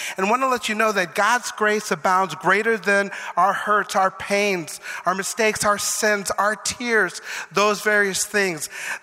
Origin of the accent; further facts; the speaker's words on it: Grand Forks, North Dakota, United States; I know I shouldn't complain because I'm from Grand Forks, North Dakota, home of the sandbag